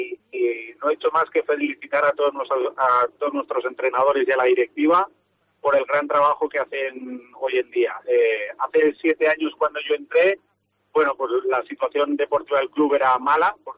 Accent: Valencia, Valencian Community, Spain; encima yo no soy de Castellón, que soy de Valencia

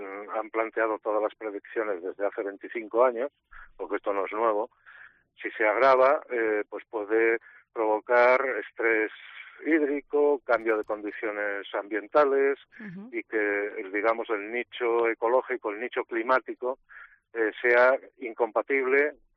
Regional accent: Asturias, Spain; Yo vengo de Asturias y ahí también fueron pioneros en el seguimiento y la medida y el control

